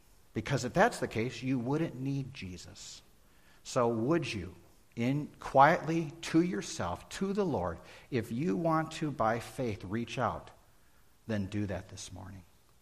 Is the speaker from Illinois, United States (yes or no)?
yes; Chicago, Illinois, United States; That's where I grew up. I grew up in Chicago.